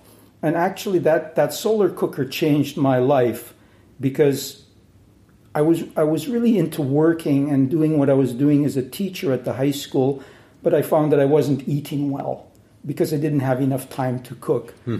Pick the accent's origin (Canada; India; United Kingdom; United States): Canada; Western Canada; I grew up in Western Canada on a farm, capital-intensive farming.